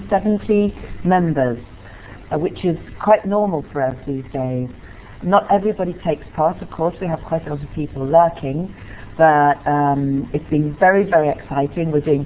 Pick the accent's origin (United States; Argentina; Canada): Argentina; English is a second language; I'm from Argentina